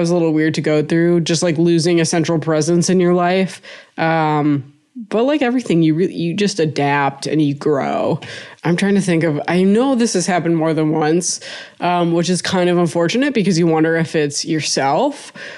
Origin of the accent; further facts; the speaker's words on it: Minnesota, United States; because we're Minnesotan, we're passive aggressive, we don't talk about our feelings.